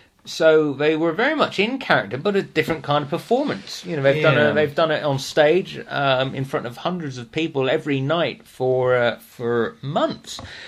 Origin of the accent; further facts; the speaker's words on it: New Zealand; I'm a Kiwi, it's inbuilt.